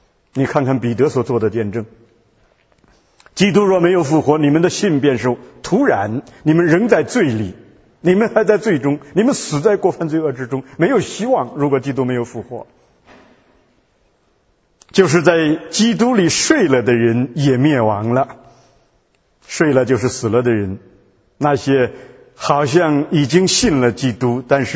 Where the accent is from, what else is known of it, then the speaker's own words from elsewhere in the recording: China; 贾马列，你看我们中国人一听就非常敏感